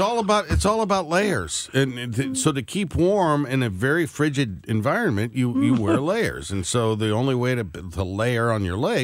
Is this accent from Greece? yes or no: no; England, United Kingdom; I'm English.